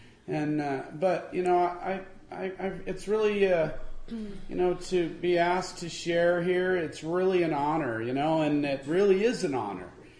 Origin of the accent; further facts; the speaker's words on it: Berkeley, California, United States; I grew up in Berkeley, you know. I was a kid in the 60s during their fun time